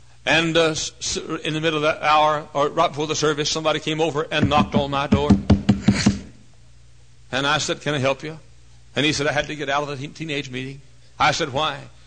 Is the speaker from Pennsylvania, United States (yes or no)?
no; Dallas, Texas, United States; born or raised there